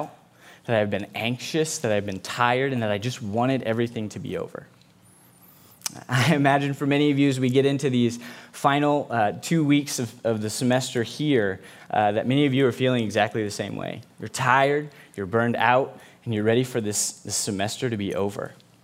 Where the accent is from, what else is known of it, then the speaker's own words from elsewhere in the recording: Nebraska, United States; That I grew up on a farm in the great state of Nebraska. And while the population of my hometown was 293 people